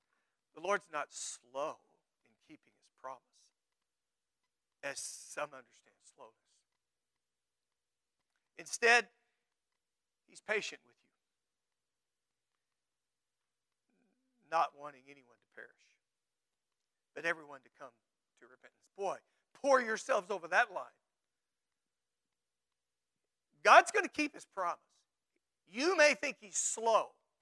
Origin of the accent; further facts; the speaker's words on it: Texas, United States; I'm originally from Texas, which, whatever. We all have a place we grew up, right?